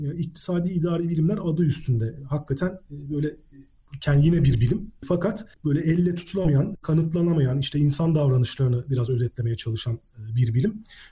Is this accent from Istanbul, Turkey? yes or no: no; Ankara, Turkey; Ben aslında bir Ankara çocuğuyum. 1975'te Ankara'da doğdum. Ailemin tek bir erkek çocuğuyum.